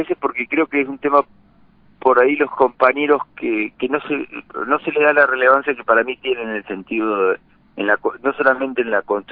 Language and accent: Spanish; La Pampa, Argentina; moved away as an adult; Yo soy de La Pampa, pero hace 15 años que me fui a vivir a la ciudad de Buenos Aires a estudiar. Actualmente estoy viviendo ahí a los alrededores